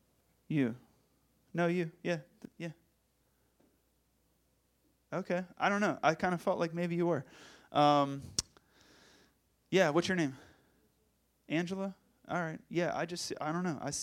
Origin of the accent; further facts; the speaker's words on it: Pittsburgh, Pennsylvania, United States; I'm from Pittsburgh.